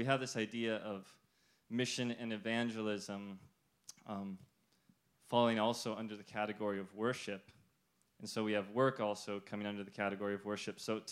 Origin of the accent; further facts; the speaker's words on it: Santa Barbara, California, United States; I'm from Santa Barbara.